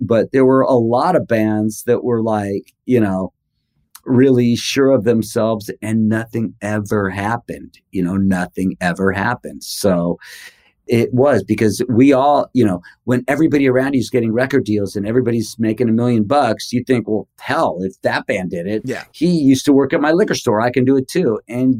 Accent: United States; I grew up with in America, we had like Captain Kangaroo and Mr. Rogers and Sesame Street.

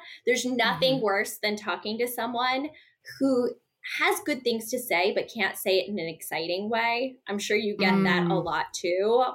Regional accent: East Coast, United States; Because I'm from the East Coast, I opted to go to New York. So I come to New York

